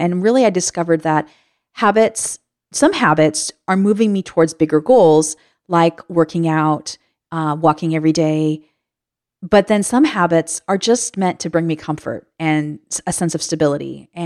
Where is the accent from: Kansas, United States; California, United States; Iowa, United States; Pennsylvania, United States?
California, United States; San Diego; was a little bit comforting, but also a little bit outside of what I had known and seen already in my hometown of San Diego.